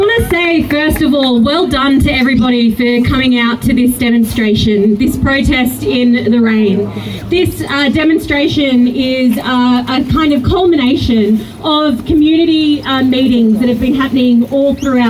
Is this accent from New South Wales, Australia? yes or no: yes; New South Wales, Australia; I grew up in Western Sydney, near a tip, where there was toxic runoff. It became a hotspot for cancer.